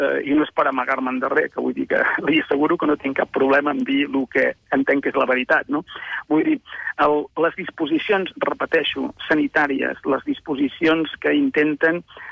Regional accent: Barcelona, Catalonia, Spain; com a català i barceloní

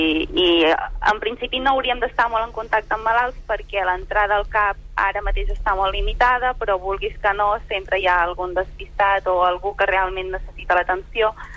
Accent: Santa Coloma de Farners, Catalonia, Spain; Soc de Santa Coloma, sí.

